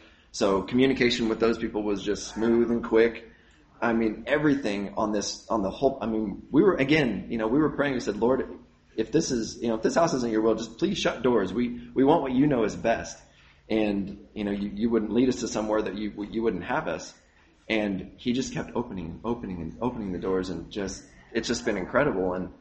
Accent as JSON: {"language": "English", "town": "Colwich", "region": "Kansas", "country": "United States", "tie": "born or raised there", "said": "And, you know, I didn't grow up there. I grew up in Colwich and spent a lot of time with my grandparents on the farm."}